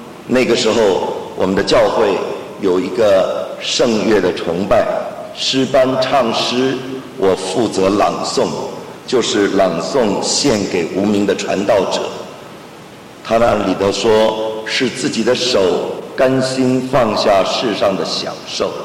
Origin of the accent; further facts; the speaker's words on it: Beijing, China; born there; moved away; 1988年，我第一次回到中国，我生在北京，回到北京